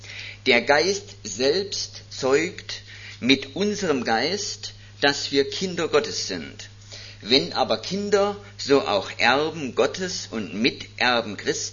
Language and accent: German; Hormersdorf, Saxony, Germany; Ich komme aus Hormersdorf im Erzgebirge. Das ist ein ganz kleines Kuhnest. Ist nicht immer auf der Landkarte zu finden.